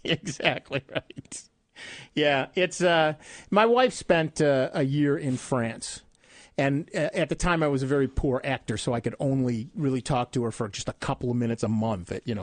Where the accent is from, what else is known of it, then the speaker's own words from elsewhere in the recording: United States; I'm an American, right? We don't actually learn foreign languages.